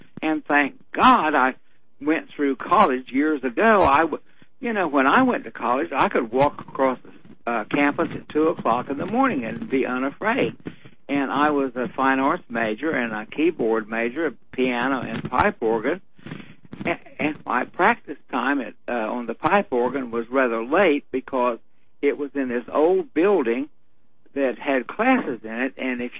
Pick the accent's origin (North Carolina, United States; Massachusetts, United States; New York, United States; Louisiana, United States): North Carolina, United States; And I grew up around guns in North Carolina.